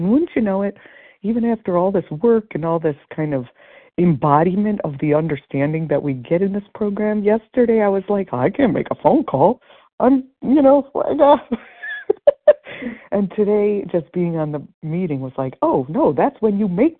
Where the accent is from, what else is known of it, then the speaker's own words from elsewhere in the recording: Connecticut, United States; on the list, it says I'm from Connecticut, but I'm currently hunkered down under the snow warning cold warning in Pennsylvania.